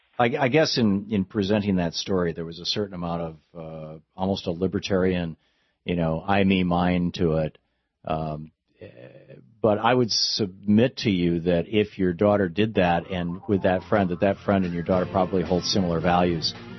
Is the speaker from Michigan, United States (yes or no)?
yes; Michigan, United States; I grew up in Michigan, which is probably a lot colder than Petersburg, Tennessee.